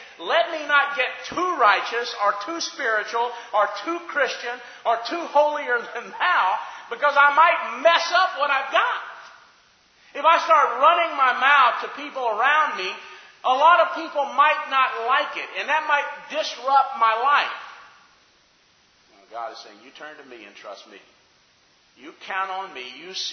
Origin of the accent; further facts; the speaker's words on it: Alabama, United States; There's Wes and his parents, and we're all from Alabama.